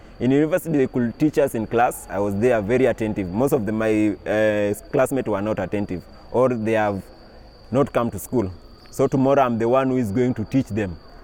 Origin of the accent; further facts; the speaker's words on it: Kenya; For example, I come from the Luo land.